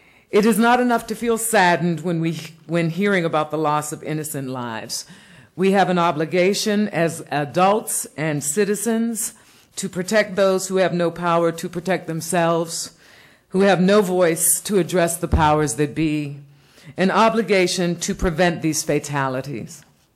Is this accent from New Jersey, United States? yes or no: no; New York, United States; Marcella Pierce from my home state of New York